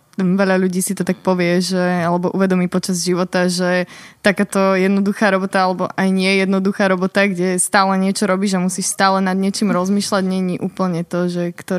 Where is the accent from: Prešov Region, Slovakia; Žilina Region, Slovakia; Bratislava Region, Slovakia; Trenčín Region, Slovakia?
Žilina Region, Slovakia; Bytča; ja som z Bytče. A je to také, že poznáš tam každého, je to v podstate ako na dedine, ale máš tam aj obchody, proste je to také malé mestečko, by som povedala.